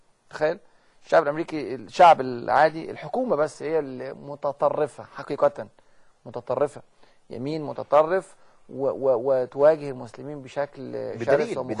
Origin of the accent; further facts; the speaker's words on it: Egypt; عرفت ان انا من مصر في الورقه اللي بملاها في البنك مصري